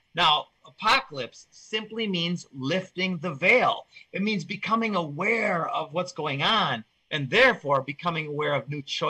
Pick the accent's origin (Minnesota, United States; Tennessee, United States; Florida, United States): Minnesota, United States; So I grew up in Minnesota.